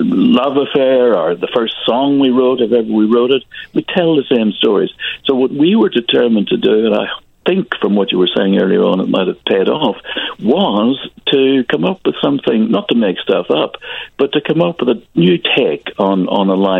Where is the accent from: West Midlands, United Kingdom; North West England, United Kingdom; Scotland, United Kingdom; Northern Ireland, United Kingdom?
Northern Ireland, United Kingdom